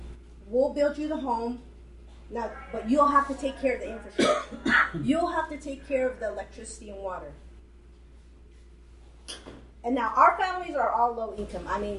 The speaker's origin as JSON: {"language": "English", "town": "Zuni", "region": "New Mexico", "country": "United States", "also_born_or_lived": "Acoma", "said": "I come from Zuni and Acoma, so I'm used to, like, we're right here, so."}